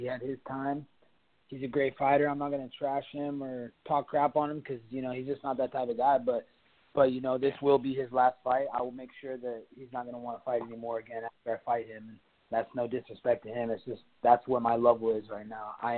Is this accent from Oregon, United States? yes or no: yes; Springfield, Oregon, United States; Growing up in Springfield, Oregon, it's a small town. Not a lot of people come out of there and become professionals or do something with their life.